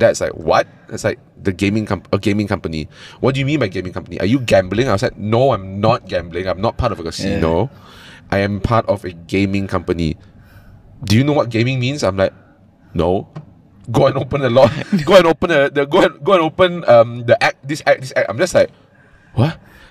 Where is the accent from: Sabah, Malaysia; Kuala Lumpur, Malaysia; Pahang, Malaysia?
Kuala Lumpur, Malaysia; Bukit Jalil; When I told them I'm from Bukit Jalil, they said, oh, the sports school? I'm like, no, I'm not that athletically gifted.